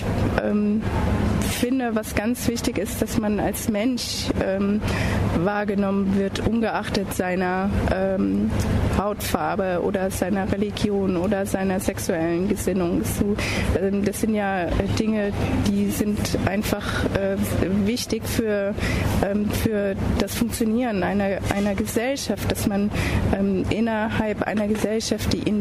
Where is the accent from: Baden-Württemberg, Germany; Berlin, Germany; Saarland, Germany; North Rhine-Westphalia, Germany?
Berlin, Germany; ich komme aus Berlin.